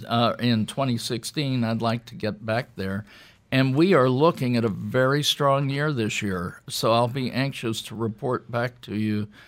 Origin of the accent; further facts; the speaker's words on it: Florida, United States; I was raised in Florida at one time.